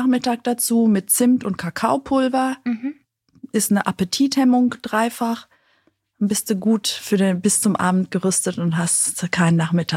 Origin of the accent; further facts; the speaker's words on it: Greece; Nicht nur ich als Griechin, weil ich bin ja, also in Griechenland wird ja nur gegessen. Man kommt zusammen und isst. So bin ich auch groß geworden.